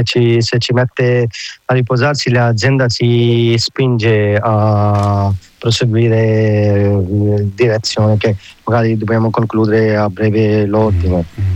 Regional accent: Pakistan; Italian is a second language; ho 34 anni, vengo dal Pakistan

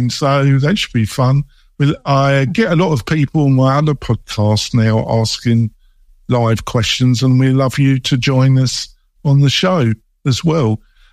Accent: England, United Kingdom; maybe because I'm English and the culture that I come from

